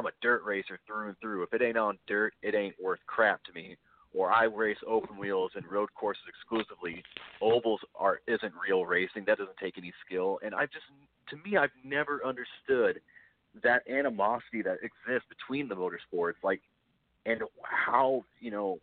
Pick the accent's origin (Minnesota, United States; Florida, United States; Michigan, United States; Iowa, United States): Iowa, United States; especially in, you know, growing up in Iowa.